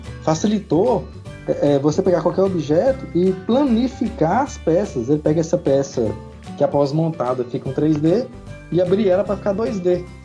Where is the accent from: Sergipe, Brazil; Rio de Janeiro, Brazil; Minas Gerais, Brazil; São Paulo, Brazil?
Minas Gerais, Brazil; Montes Claros; sou de Minas Gerais, aqui. O Eric também é de Minas, de Betim, eu sou de Montes Claros. O Eric fica pertinho da capital, eu fico mais longe.